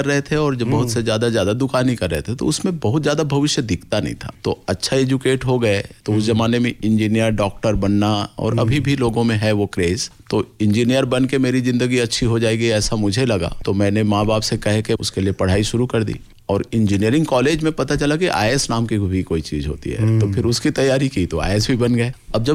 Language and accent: Hindi; Chhattisgarh, India; गांव में रोड तो अभी छत्तीसगढ़ नया राज्य बनने के बाद बना